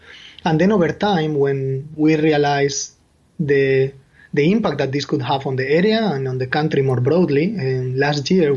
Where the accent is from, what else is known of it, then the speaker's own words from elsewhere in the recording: Spain; Well, I'm Spanish by origin.